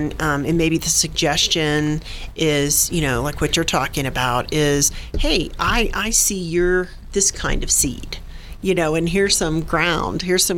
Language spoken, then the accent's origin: English; Jacksonville, Florida, United States; so I'm originally a Floridian.